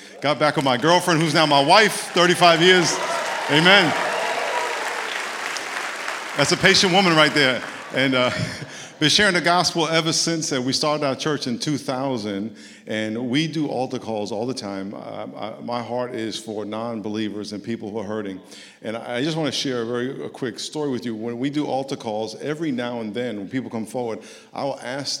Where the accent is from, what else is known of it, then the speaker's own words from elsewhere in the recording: New York, United States; I grew up in New York. I had a dream to play in the NFL